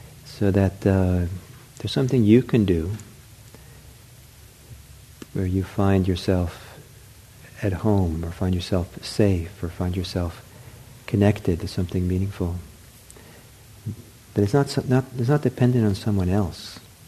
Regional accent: Norway; Not as dark as where I grew up in Norway, where, you know, you didn't even see the sun.

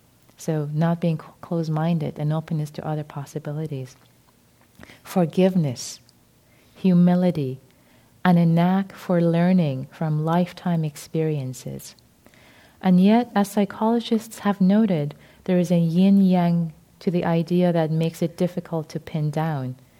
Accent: Iran; English is a second language; I was raised in Iran, and large families and extended families are common.

